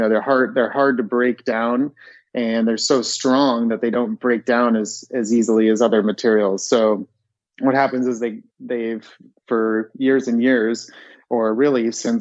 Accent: United States; being an American in a foreign land

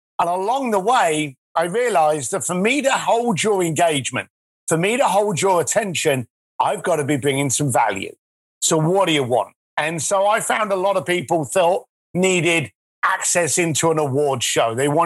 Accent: London, United Kingdom; I'm a lad from East London, you know, the rough end of East London. I left school at the age of 15, straight into a building site.

